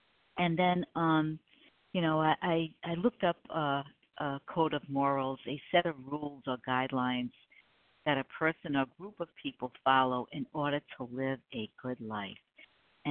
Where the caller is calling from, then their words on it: South Carolina, United States; I am in South Carolina